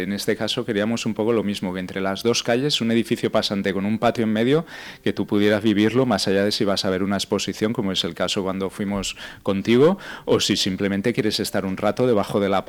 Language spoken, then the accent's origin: Spanish; Valencia, Valencian Community, Spain; yo soy de Valencia, pero veía compañeros que venían de otros pueblos viviendo solo